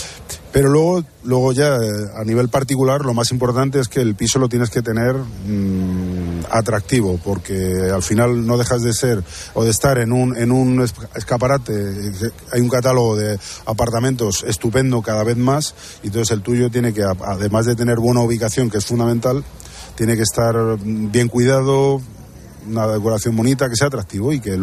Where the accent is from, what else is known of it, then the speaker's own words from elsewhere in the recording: Madrid, Community of Madrid, Spain; como buen madrileño observo mucho mi ciudad